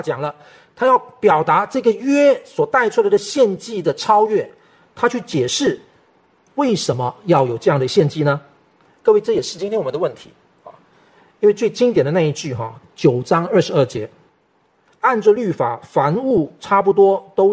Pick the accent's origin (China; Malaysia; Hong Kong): Malaysia; now in Taiwan; 我在马来西亚成长的环境当中呢，当然现在慢慢它会跟嘛，现在全球化它会跟。